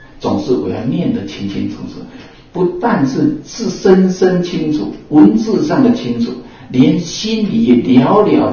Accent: Taiwan; 可见我们台湾人命较轮，300就哇哇叫

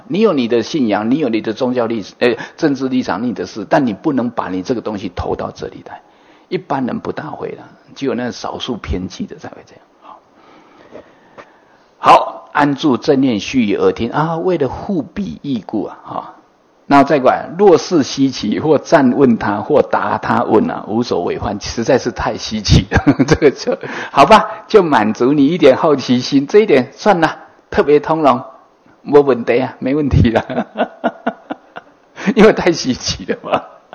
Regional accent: Taiwan; 我是土生土长的，我讲的是台语，

